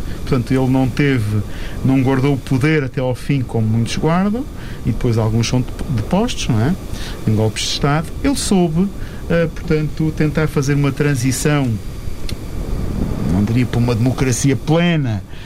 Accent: Angola; moved away; nasci em Holanda, freguesia de São Paulo, portanto sou angolano de naturalidade, nacionalidade portuguesa, mas angolano, portanto vivi em Angola uns anos

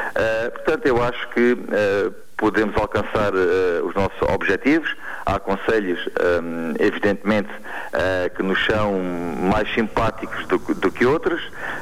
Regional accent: Ourique, Beja, Portugal; para que eu próprio pudesse disponibilizar-me para servir a minha terra. Ourique é um concelho com fortes tradições sociais-democratas

